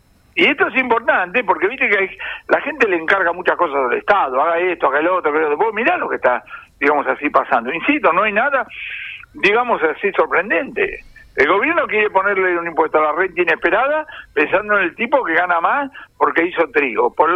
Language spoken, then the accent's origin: Spanish; Argentina; con la experiencia inflacionaria que tenemos los argentinos